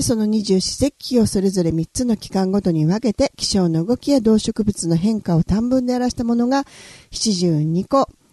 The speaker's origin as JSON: {"language": "Japanese", "region": "Hyogo", "country": "Japan", "said": "大阪じゃないんですよね、兵庫なんですよね。"}